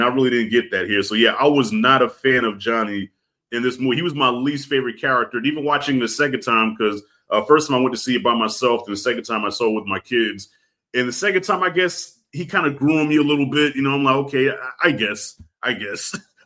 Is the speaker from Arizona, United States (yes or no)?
no; New York City, New York, United States; Yeah, because being a New Yorker, bro, New Yorkers just have a certain just doucheness about them.